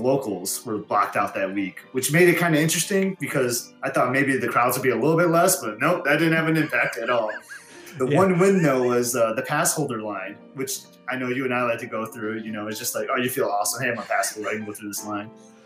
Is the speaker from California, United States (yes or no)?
no; Michigan, United States; As you said, we're from the Mitten, but we flew out of Indianapolis